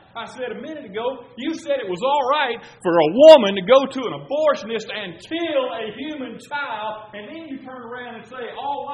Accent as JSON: {"language": "English", "region": "Georgia", "country": "United States", "tie": "born or raised there", "said": "I was raised in South Georgia, very conservative, okay?"}